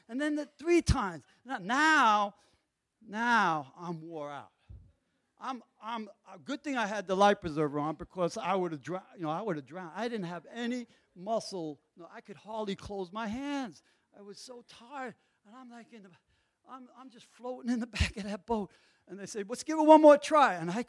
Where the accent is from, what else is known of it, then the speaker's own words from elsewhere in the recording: New York City, New York, United States; See, I grew up in the Bronx. There's not many of us water skied in the Bronx.